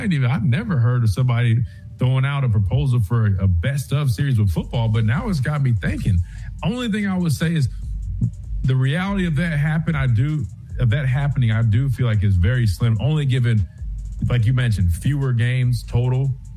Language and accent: English; South Carolina, United States; Well, I mean, I'm not from Anderson, South Carolina. I'm, you know, a little bit out from that.